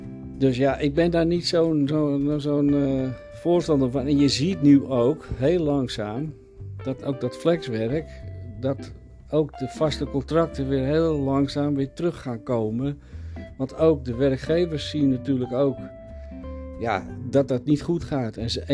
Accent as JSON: {"language": "Dutch", "town": "Haarlem", "region": "North Holland", "country": "Netherlands", "tie": "born there", "said": "Ook in Haarlem."}